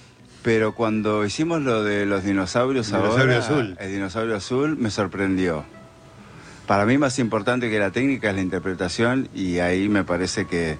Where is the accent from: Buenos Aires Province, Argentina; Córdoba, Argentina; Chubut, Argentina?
Chubut, Argentina; Comodoro Rivadavia; yo soy de Comodoro Rivadavia, y estudié allá